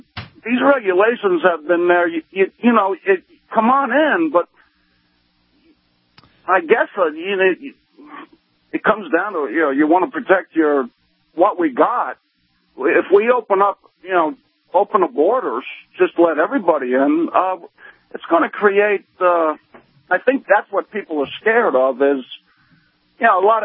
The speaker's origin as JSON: {"language": "English", "region": "New Jersey", "country": "United States", "said": "I'm originally from New Jersey. There was a town in New Jersey where the mayor did away with welfare."}